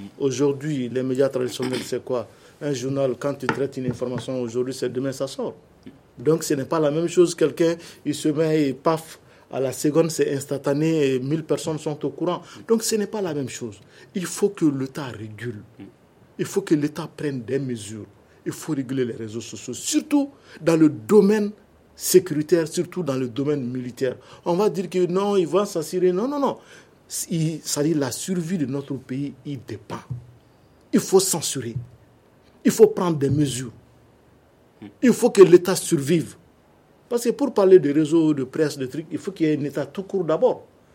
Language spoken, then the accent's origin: French; Niono, Ségou, Mali; Par exemple, moi, je suis de Niono.